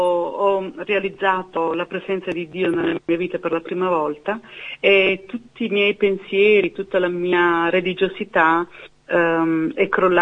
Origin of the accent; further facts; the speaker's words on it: Bari, Apulia, Italy; born there; now in Verona, Italy; io sono nata a Bari, in Puglia.